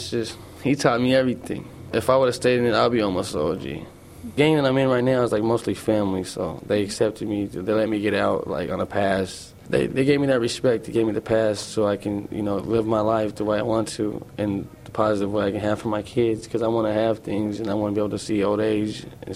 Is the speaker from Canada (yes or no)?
no; High Point, North Carolina, United States; I'm from High Point. I was growing up, it was pretty hard.